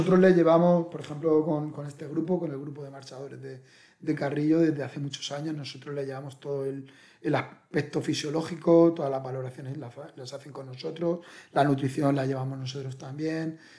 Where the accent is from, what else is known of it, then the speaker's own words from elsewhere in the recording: Murcia, Region of Murcia, Spain; yo por ejemplo soy de Murcia y tuve que venir aquí a Madrid